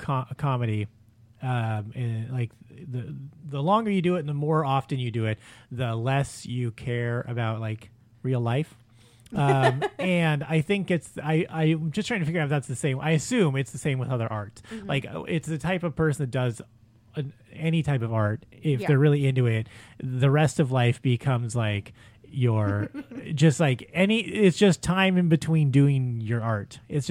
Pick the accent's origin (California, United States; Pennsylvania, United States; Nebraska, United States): California, United States; Long Beach; I grew up in Long Beach, and I grew up in the same neighborhood like … grew up in.